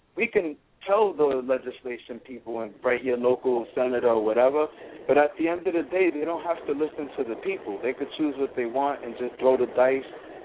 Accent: Puerto Rico; born there; I was born in Puerto Rico.

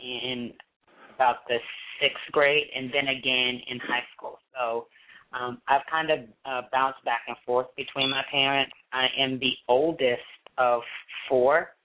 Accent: New Jersey, United States; now in Washington, United States; So I get tagged as being a Washingtonian all of the time, but the truth is that I'm originally from New Jersey.

